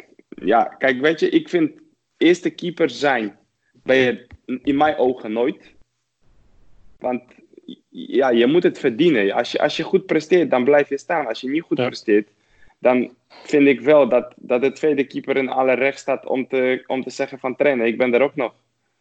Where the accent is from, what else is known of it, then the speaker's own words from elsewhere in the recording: Poland; Dutch is a second language; Ik ben heel trots dat ik Pools ben. Ik ben heel trots waar ik vandaan kom.